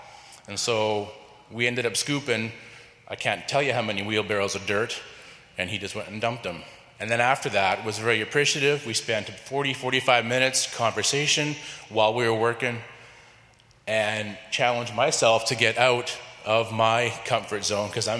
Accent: Canada; we're very Canadian, we wave and say hello

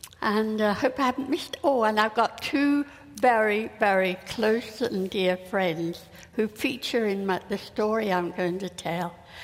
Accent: London, Ontario, Canada; Well, I grew up in the London area.

